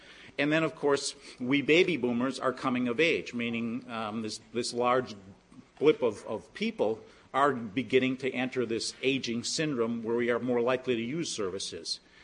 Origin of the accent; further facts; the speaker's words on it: Wisconsin, United States; I always love getting back to my home state of Wisconsin. And even though I left here shortly after I graduated to go to Wisconsin Graduate School at Georgetown, this is still home.